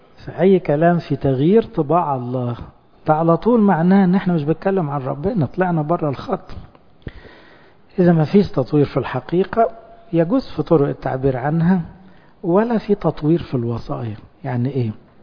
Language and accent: Arabic; Egypt; اخوانا احنا مصريين بس احنا مسيحيين اولا